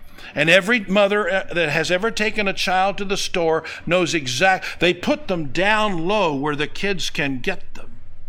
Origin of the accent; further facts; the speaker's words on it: Oklahoma, United States; I grew up in Oklahoma. All roads lead to a major section line somewhere.